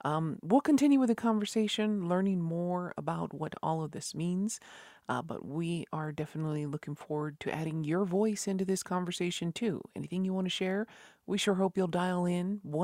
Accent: Isleta Pueblo, New Mexico, United States; from Mesleta Pueblo

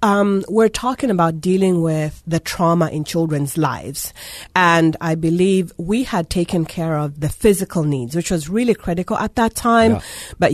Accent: Kitwe, Copperbelt, Zambia; Yes, I was born in Zambia, a little town called Kitwe.

